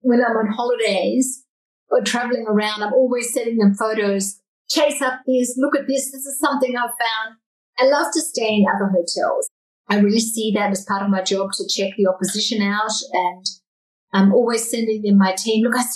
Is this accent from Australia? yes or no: yes; Australia; Australia is really sort of at the top of the game. And I find it inspiring to see what's happening in my hometown when I'm there.